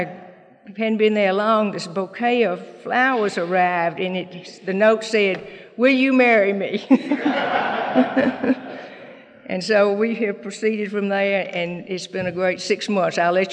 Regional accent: Mississippi, United States; But as Bruce said, I'm really from Mississippi. I grew up in Mississippi.

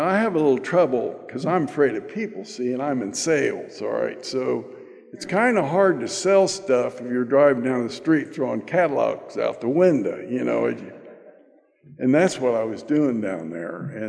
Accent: Dayton, Ohio, United States; also born or lived in Detroit, United States; I grew up in Dayton, Ohio, and I came back to Dayton and finished my associate degree and got a job, and we went to Toledo, Ohio, and then on to Detroit, Michigan.

